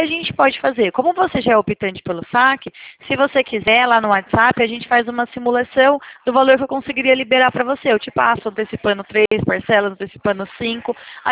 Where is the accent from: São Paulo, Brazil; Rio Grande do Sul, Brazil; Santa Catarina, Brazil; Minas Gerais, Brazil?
São Paulo, Brazil; Eu sou aqui de São Paulo.